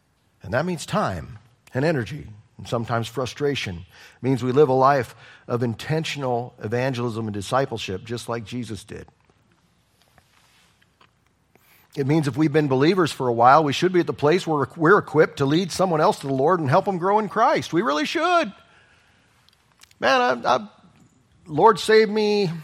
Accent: Juneau, Alaska, United States; They were like me when I came from Juneau. I didn't even get it. I'm like, people have horses?

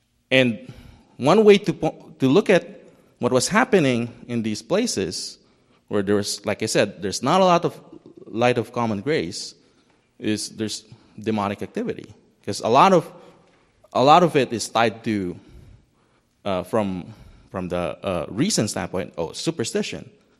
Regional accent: Philippines; English is a second language; now in United States; I'm a foreigner. I'm not a U.S. citizen. I'm from the Philippines, and I know some of our history.

